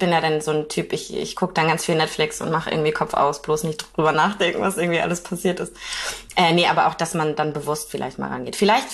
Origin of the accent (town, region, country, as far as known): Schleswig-Holstein, Germany; born or raised there